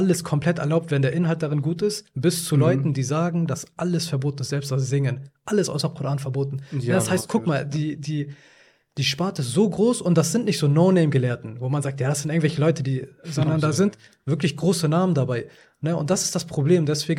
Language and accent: German; Afghanistan; Ich bin ursprünglich Afghane.